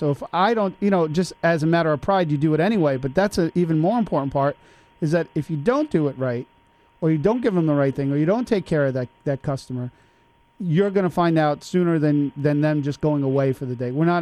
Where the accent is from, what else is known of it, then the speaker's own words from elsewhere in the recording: Bronx, New York, United States; Like, I grew up in the Bronx in the Morris Park section, not too